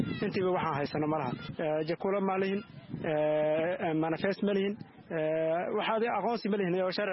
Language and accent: Somali; Bu'aale, Middle Juba, Somalia; waxaan ka imaaday soomaaliya bu-aale, waxaan imaaday bisha sagaalaad.